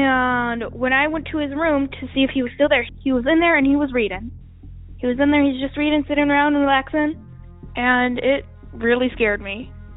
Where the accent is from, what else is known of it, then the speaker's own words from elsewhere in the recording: Phoenix, Arizona, United States; I'm from Phoenix, Arizona